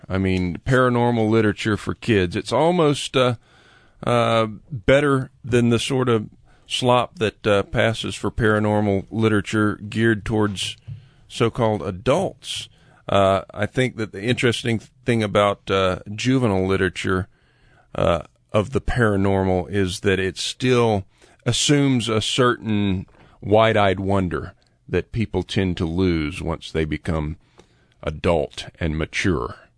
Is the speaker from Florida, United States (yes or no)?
yes; Florida, United States; We grew up in Central Florida together.